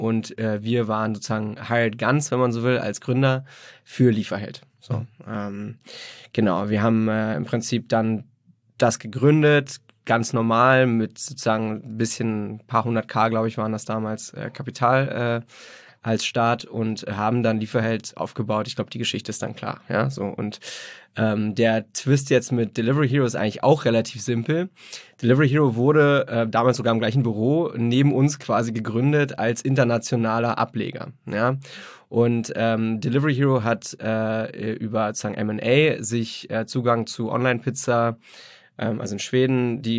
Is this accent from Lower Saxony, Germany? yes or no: no; Berlin, Germany; Ich bin aus Berlin. Berlin, gebürtiger Berliner. Bin in Hellersdorf aufgewachsen, so ein Randbezirk. Bisschen mehr Platte, ein bisschen mehr arm als reich, sagen wir mal so. Aber alles ganz beschaulich. Meine Mutter ist aus Russland. … Und mein Vater ist Deutscher